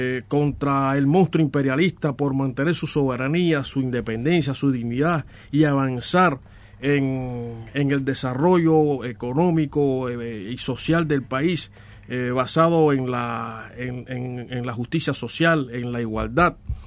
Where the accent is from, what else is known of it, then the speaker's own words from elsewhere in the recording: Cuba; como cubano y como cubano que soy de la revolución